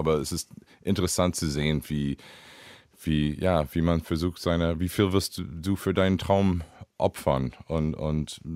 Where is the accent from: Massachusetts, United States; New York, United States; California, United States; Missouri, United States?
Missouri, United States; Liberty; German is a second language; also born or lived in Kansas City; Ich bin geboren in Kansas City, in einer kleinen Stadt Liberty aufgewachsen, wo hier Jesse James kommt